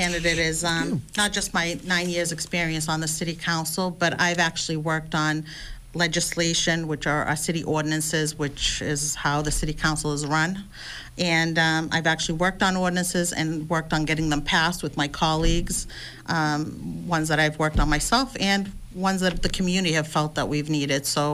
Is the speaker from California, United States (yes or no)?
no; Brockton, Massachusetts, United States; We grew up in Brockton, stayed in Brockton, and the village was, when I lived there, the village was, everybody knew everybody. It was all Lithuanian and Polish of heritage.